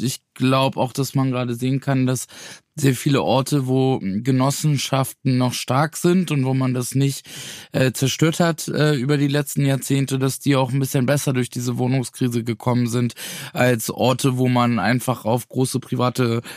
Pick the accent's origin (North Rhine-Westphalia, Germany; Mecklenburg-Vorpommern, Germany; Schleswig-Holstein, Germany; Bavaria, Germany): Schleswig-Holstein, Germany; Flensburg; In meiner Stadt Flensburg, wo ich herkomme